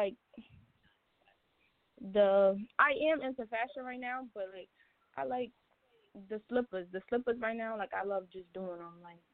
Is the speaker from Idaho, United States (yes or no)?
no; Brooklyn, New York, United States; Hi, I'm good. I'm from Brooklyn.